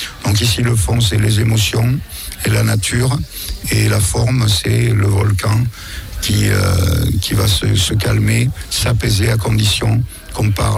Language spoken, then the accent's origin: French; Auvergne-Rhône-Alpes, France; now in Saint-Amand-Montrond, France; parce que je suis originaire du Cantal, même si on s'est rapproché maintenant, on habite à Saint-Amand-Moron dans le Cher